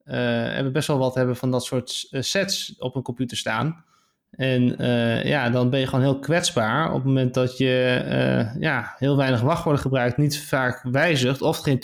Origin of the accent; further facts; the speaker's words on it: Netherlands; Zo'n beetje het grootste datalek dat we als Nederlanders hebben gehad.